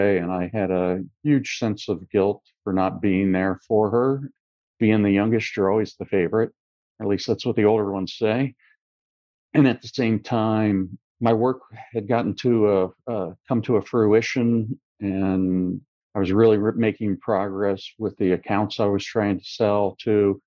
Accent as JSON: {"language": "English", "town": "Cincinnati", "region": "Ohio", "country": "United States", "tie": "born or raised there", "said": "I grew up in Cincinnati, Ohio, one of seven children, the last. My mother was a first-generation American. Her parents came over from Ireland the turn of the century."}